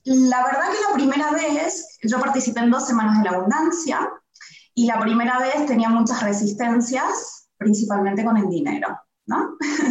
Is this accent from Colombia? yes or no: no; Argentina; now in Barcelona, Spain; de Argentina, sí, pero viviendo en Barcelona.